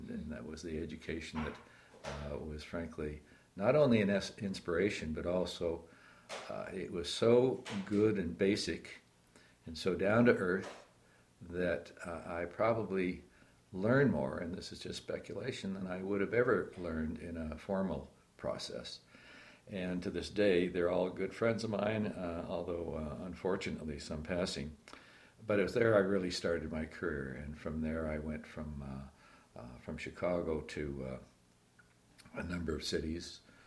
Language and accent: English; Canada; born there; also born or lived in United States; I'm a Canadian, born in Canada, but educated in the U.S. at North Dakota State University.